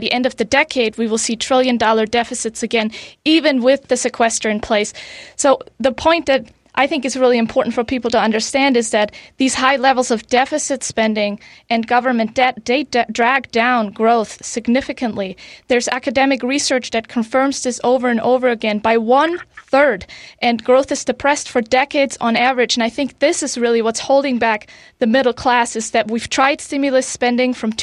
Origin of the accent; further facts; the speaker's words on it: Germany; English is a second language; I'm actually from Germany, so I'm familiar with the situation in the EU.